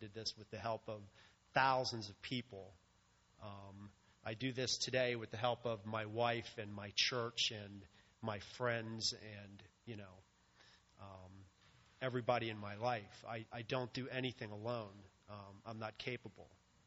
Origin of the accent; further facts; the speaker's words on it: Pennsylvania, United States; He was with me through a childhood growing up in the Lebanon County foster care system.